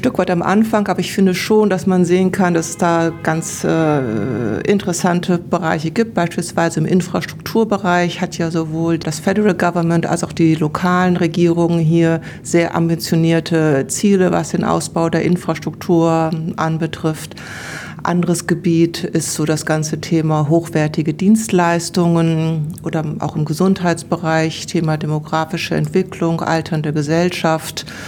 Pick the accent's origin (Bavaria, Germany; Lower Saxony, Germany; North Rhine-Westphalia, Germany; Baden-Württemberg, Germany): Lower Saxony, Germany; Lüneburg; now in Australia; Ich komme aus Lüneburg in Niedersachsen und habe dann mein Studium an der Uni Köln zugebracht.